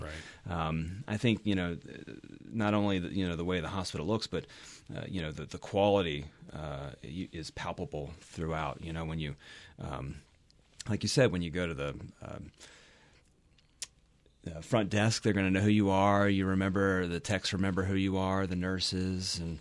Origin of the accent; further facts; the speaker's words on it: Virginia, United States; I'm a transplant, like a lot of people. I grew up in Virginia. I went to undergrad, med school there.